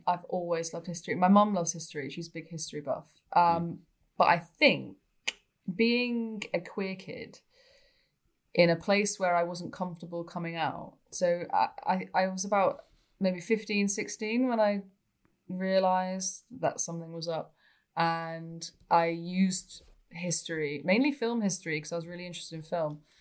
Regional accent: Manchester, North West England, United Kingdom; now in Brighton, United Kingdom; I'm from Manchester in the UK. I love football, which is a big thing if you live in Manchester. But I don't live in Manchester anymore. I actually live in Brighton

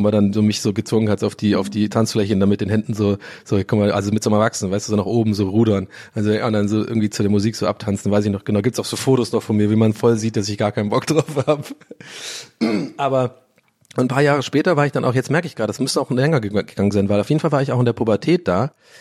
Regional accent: Ireland; so eine Nagene Wodka, sagt man bei uns in Irland. Das ist jetzt sehr spezifisch, das werden echt nur Iren kennen.

